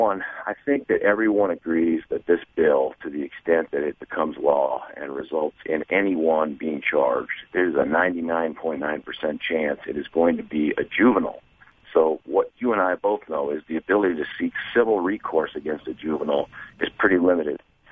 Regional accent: Colorado, United States; I'm from Douglas County. I've lived here for almost 20 years.

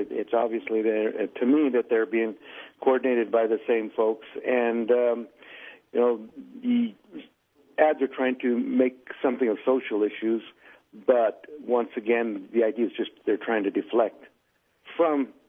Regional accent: Pueblo, Colorado, United States; I'm from Pueblo, born and raised here in Pueblo

